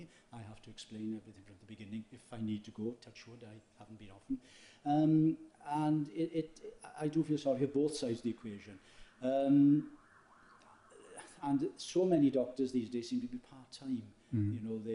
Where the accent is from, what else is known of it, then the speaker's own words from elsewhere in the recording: Llanelli, Wales, United Kingdom; Well, being I'm from Llanelli, I found out a lot of relatives I didn't know I had.